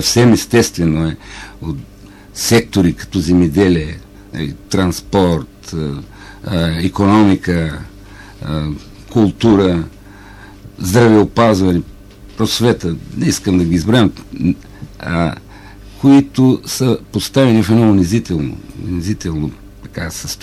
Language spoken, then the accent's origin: Bulgarian; Plovdiv, Plovdiv Province, Bulgaria; аз съм пловдивчанин, роден съм в този град, общувам с много хора